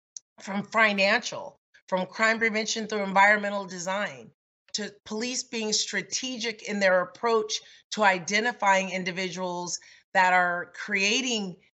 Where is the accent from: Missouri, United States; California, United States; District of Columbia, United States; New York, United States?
California, United States; Los Angeles; Growing up in South Los Angeles and at the turn of the crack cocaine epidemic and seeing what it did, how it ripped our community apart